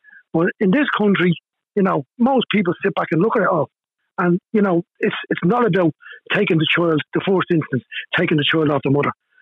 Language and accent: English; Dublin, Leinster, Ireland; Now, I was on O'Connell Street. I'm from North Inner City University myself.